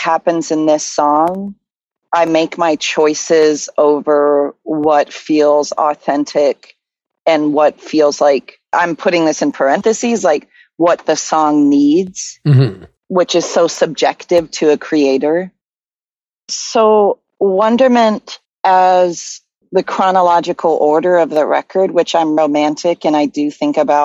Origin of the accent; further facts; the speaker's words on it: the South, United States; You know, I grew up in the South in the gospel church, like many blues and soul musicians